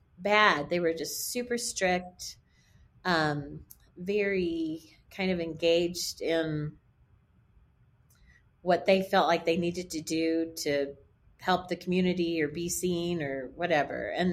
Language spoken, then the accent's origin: English; Texas, United States; Well, I was raised in East Texas.